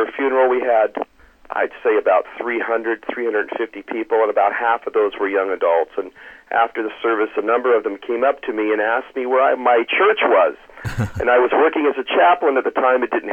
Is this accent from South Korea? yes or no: no; Portland, Oregon, United States; the Lord's brought me back to my hometown. And I was not born here in the Portland area, but for most of my life, this is where I grew up.